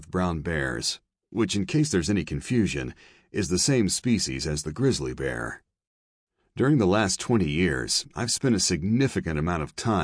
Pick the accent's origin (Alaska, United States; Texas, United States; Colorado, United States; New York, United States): Alaska, United States; Juneau; I grew up in Juneau and live on nearby Douglas Island, both of which are just a few miles boat ride from Admiralty Island.